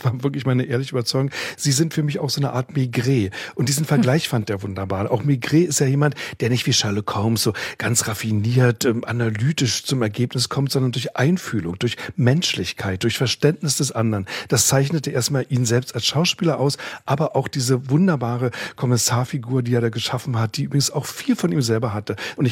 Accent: Berlin, Germany; auch als Berliner

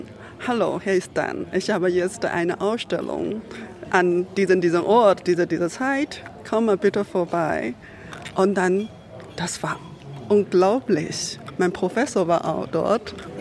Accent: China; German is a second language; now in Berlin, Germany; Ja, ich komme aus China.

